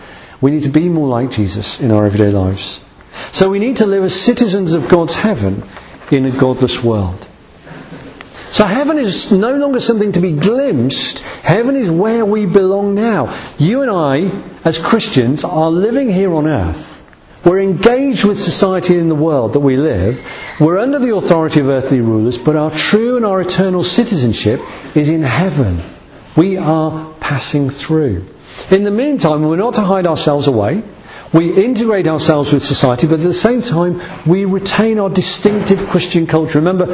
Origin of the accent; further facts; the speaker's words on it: United Kingdom; I am British. I've got a British passport.